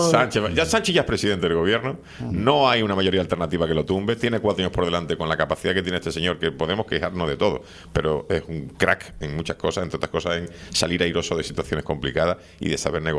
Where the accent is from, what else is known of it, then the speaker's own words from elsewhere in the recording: Spain; Yo ahora mismo, como español de bien